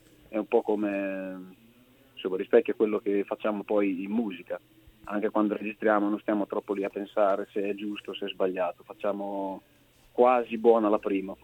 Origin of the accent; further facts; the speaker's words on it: Emilia-Romagna, Italy; La Romagna, quella un po' più sconosciuta, quella collinare, montuosa, diciamo, verso la Toscana.